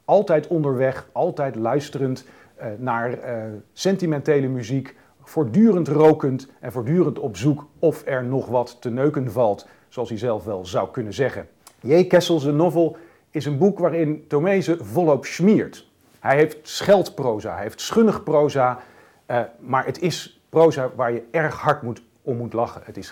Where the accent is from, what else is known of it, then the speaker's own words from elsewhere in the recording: Zaltbommel, Gelderland, Netherlands; hij was de jongen die kwam uit hetzelfde plaatsje als waar ik vandaan kwam, Zaltbommel. Plaatsje aan de Waal